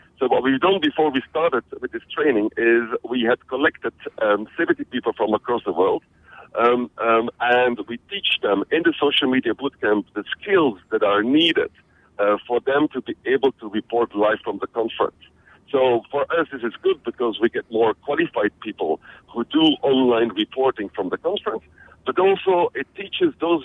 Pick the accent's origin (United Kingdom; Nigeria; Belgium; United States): Belgium; moved away; Well, where I'm from is simple. I'm originally from Belgium, but I left Belgium back in 94.